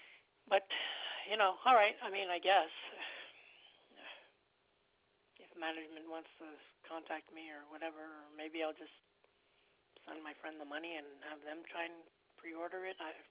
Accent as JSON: {"language": "English", "country": "Canada", "said": "Why is there so much focus on me being Canadian? I don't understand it."}